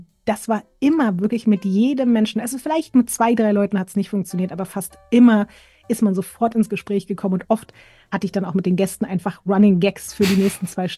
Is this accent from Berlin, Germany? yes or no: yes; Berlin, Germany; Oh, meine Kindheit in Prenzlauer Berg